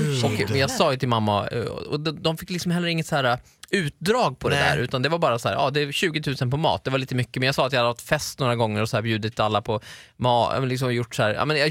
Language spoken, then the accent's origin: Swedish; Norrtälje, Stockholm County, Sweden; Jag är från Norrtälje, då är det